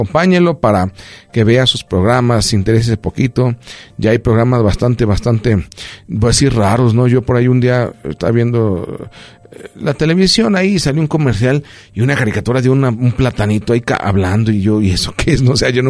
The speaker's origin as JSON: {"language": "Spanish", "country": "Mexico", "said": "porque pues yo soy mexicano y pues tampoco no me gusta tanto."}